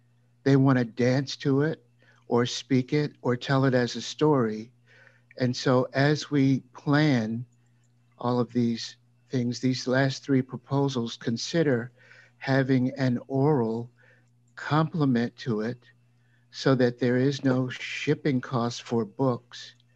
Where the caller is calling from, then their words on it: Louisiana, United States; I'm calling from the United States outside New Orleans.